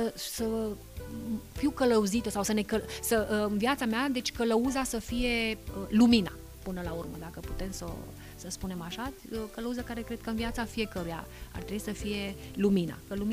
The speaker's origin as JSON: {"language": "Romanian", "country": "Romania", "said": "cred că știm cu toții, sau măcar dacă nu știm, eu sunt convinsă că știm, ca români, așa, un loc de o încărcătură spirituală extraordinară și reprezentativ pentru țara noastră"}